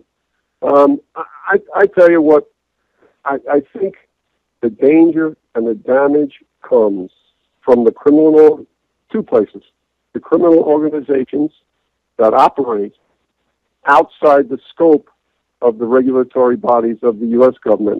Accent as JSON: {"language": "English", "town": "New York City", "region": "New York", "country": "United States", "accent": "New York", "said": "you may tell from my accent that I'm originally a New Yorker."}